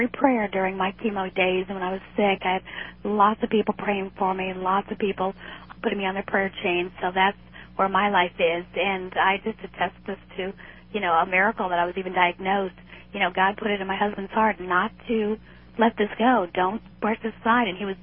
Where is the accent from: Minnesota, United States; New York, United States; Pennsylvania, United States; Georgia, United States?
New York, United States; New York City; when I was young, and then growing up in New York City, which I'm sure is very polluted.